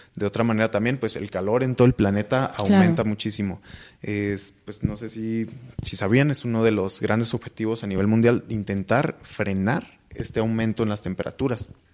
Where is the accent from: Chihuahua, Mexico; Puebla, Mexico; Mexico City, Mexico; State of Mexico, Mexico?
Chihuahua, Mexico; Nosotros como norteños sabemos que diario estamos enfrentándonos al desierto, a la sequía.